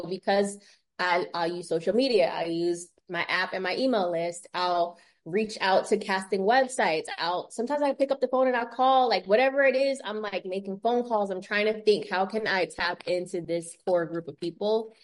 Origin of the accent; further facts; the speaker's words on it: Maryland, United States; So I think because I'm from Maryland and I always felt like an outsider, probably because I'm like, I'm all the way in Maryland.